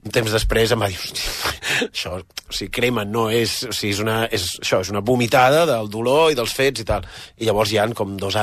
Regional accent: Sant Julià de Vilatorta, Catalonia, Spain; also born or lived in Vic; Jo soc de Sant Julià de Vilatorta, però sí, tota la meva adolescència és a Vic, sí.

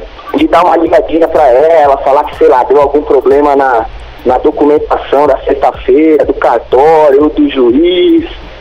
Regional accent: São Paulo, Brazil; now in Recife, Brazil; Na minha vida, porque como eu vim de São Paulo pra cá, aí acabei conhecendo ela aqui em Pernambuco mesmo.

